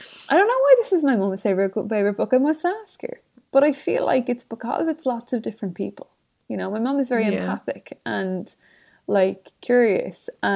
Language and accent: English; Ireland; Do you know, like situating yourself as an Irish person in an international context, on one hand we have a tremendous amount of privilege because we're largely enjoyed as a people.